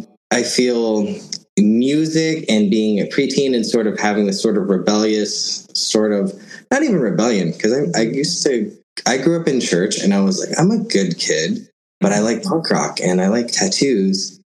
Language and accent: English; Winchester, Virginia, United States; now in Los Angeles, United States; I grew up in Winchester, Virginia.